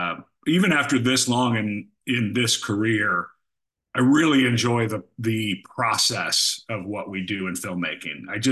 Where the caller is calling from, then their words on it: Long Beach, California, United States; Long Beach, California. Oh, yeah.